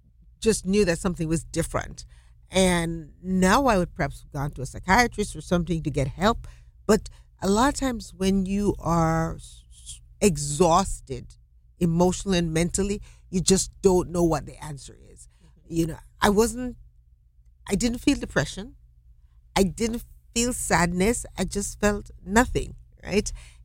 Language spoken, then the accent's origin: English; Jamaica; now in DeLand, United States; I grew up in Jamaica, and when I was 12, I said to my mother that I wanted to be a lawyer.